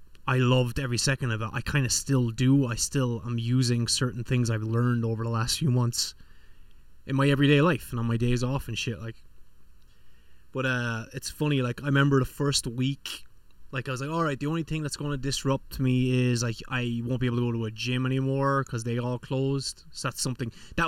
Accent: Ireland; now in Los Angeles, United States; And it was LA, Los Angeles is where I live. I'm not from, but I live here. Born and raised in Ireland.

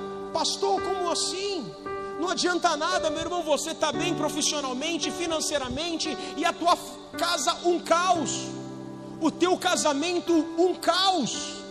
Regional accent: Santos, São Paulo, Brazil; Sou nascido em Santos, cresci lá e agora entra a temporada de cruzeiro marítimo.

